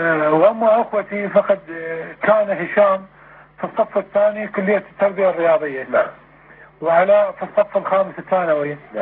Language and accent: Arabic; Iraq; كل العقارات الموجودة وأوراق الطاب وسجلات النفوس وقبور آبائنا وأجدادنا تثبت بأن احنا عراقيين